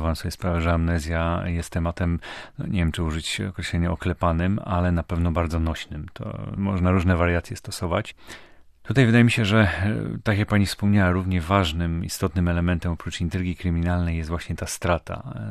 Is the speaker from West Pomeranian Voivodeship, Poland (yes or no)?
yes; Szczecin, West Pomeranian Voivodeship, Poland; born there; Jestem pogodniakiem z urodzenia i z przekonania.